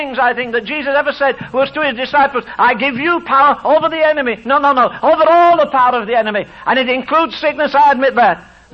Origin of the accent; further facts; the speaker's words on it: England, United Kingdom; moved away; You see, I've got a feeling, not because I'm English, forget my tongue. I wouldn't have stayed here since 1950 if I didn't love the country.